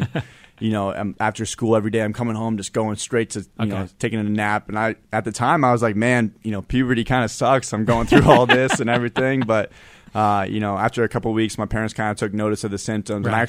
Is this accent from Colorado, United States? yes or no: yes; Denver, Colorado, United States